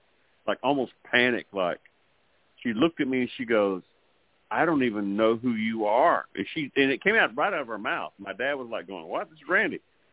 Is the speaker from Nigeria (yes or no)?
no; Farwell, Texas, United States; My dad and I were in my hometown, right, where I don't live anymore, of course, and in Farwell, Texas.